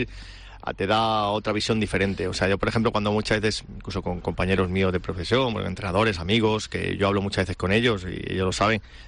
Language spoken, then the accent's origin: Spanish; Balearic Islands, Spain; Yo soy muy mayor, aunque sea de padre forastero, soy muy mallorquín. O sea, a mí me gusta vivir aquí en Mallorca